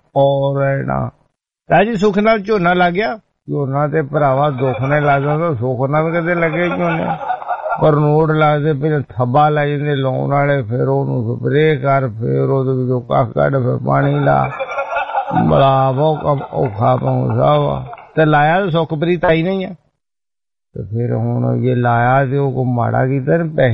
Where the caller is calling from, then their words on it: Winnipeg, Manitoba, Canada; ਤੇ ਮੈਂ ਕੈਨੇਡਾ ਦੇ ਵਿਨੀਪੈਗ ਤੋਂ ਹਾਂ